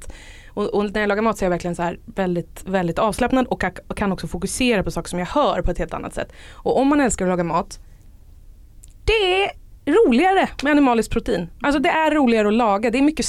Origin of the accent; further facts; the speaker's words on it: Stockholm, Stockholm County, Sweden; jag är uppvuxen i Stockholm.